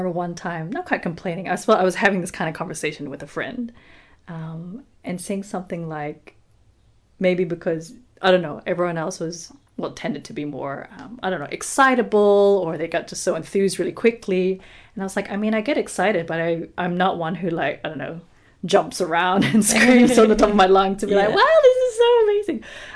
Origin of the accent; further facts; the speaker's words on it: New Zealand; Like, I grew up in New Zealand.